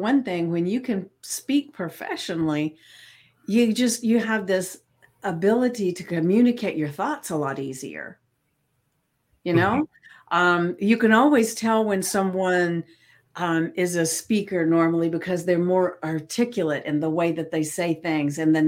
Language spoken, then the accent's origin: English; the South, United States; accent: Southern; You know, like I said before, you know, I'm from the South, so I can go all over the United States or in another country. And first thing they say is you're Southern